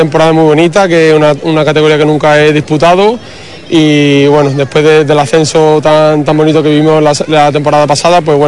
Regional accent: Huelva, Andalusia, Spain; sobre todo para mí que soy de Huelva, ¿no?

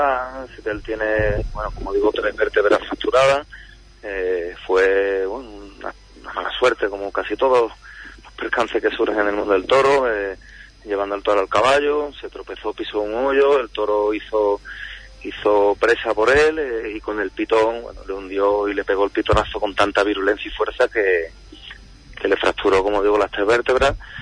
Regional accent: Huelva, Andalusia, Spain; los que somos de Huelva

